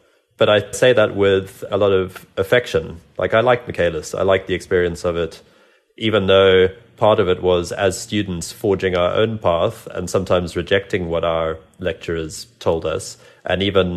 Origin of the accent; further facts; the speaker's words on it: South Africa; also born or lived in Zimbabwe; growing up in South Africa and Zimbabwe, and trying to emulate them.